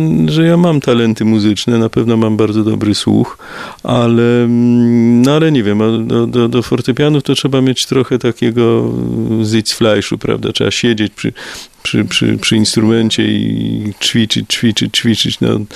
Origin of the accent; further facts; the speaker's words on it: Bytom, Silesian Voivodeship, Poland; born there; Nie, ja się urodziłem w Bytomiu, ale trochę przypadkiem, dlatego że po wojnie moja rodzina jest z Warszawy.